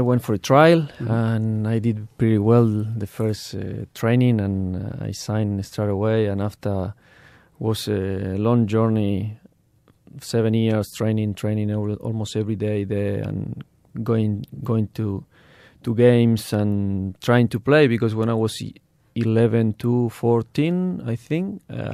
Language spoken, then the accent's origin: English; Argentina; English is a second language; Yes, I grew up in Argentina. I started playing football when I was 4 years old.